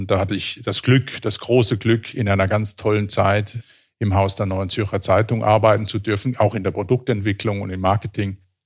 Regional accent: Southern Germany, Germany; als Süddeutscher in Süddeutschland aufgewachsen, hat man schon eine emotionale Nähe auch zur Schweiz. Ich habe viel Zeit in meiner Jugend auch in der Schweiz verbracht.

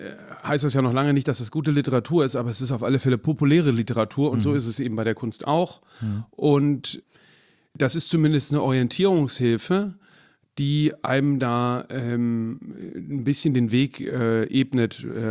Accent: Cologne, North Rhine-Westphalia, Germany; born there; Also ich bin eben in Anfang der 80er Jahre in Köln geboren.

